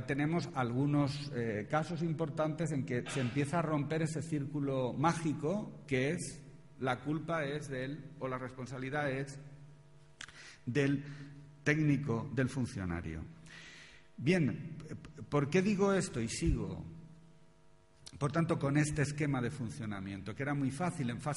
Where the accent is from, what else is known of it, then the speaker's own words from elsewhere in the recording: Valencia, Valencian Community, Spain; born there; Yo nací en Valencia y esa no es mi comunidad autónoma